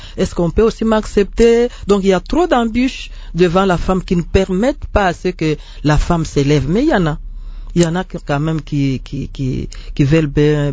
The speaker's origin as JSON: {"language": "French", "town": "Tshikapa", "region": "Kasaï", "country": "DR Congo", "said": "C'était chez moi à Tchikapa."}